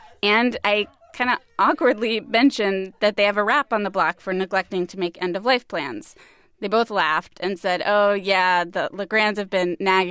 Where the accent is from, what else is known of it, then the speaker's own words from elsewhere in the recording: United States; Because I'm from the America where talking about death is like talking about sex.